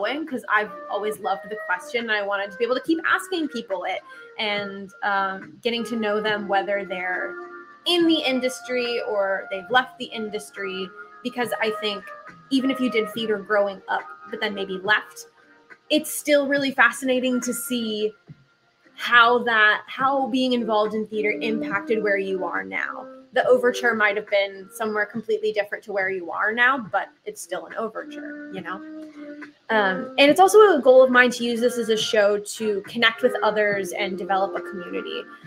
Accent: Wisconsin, United States; I was born in Wisconsin, so lived there.

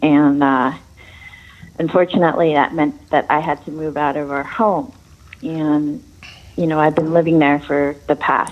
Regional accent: Santa Barbara, California, United States; I'm from Santa Barbara.

